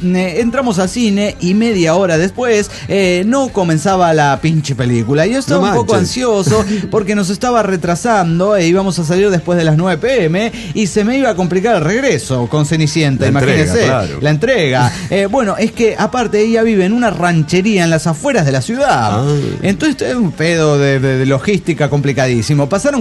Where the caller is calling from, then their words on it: La Paz, Bolivia; de La Paz, Bolivia.